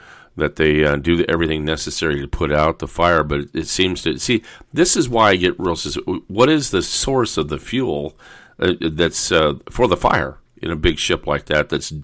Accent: El Toro, California, United States; I grew up around El Toro Marine Base in Southern California, and of course, jets and aircraft

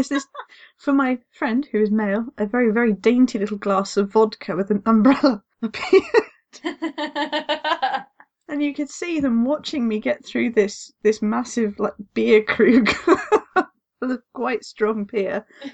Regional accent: United Kingdom; And I went in being typical British tourist person and asked for a beer in my rather fledgling French.

